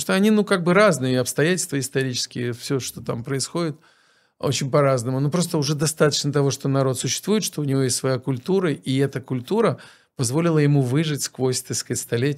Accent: Ukraine; Ну, это, как, например, в Украине у меня на родине.

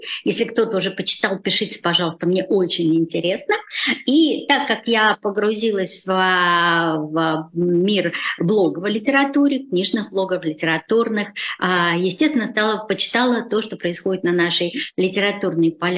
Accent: Rostov-on-Don, Rostov Oblast, Russia; но я из Ростова

